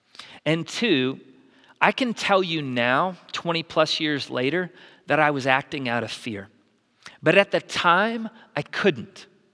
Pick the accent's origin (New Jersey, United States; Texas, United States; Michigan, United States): Texas, United States; Dallas; I grew up in the Dallas area, and from really the age of 10 all the way through high school, played at the highest club level.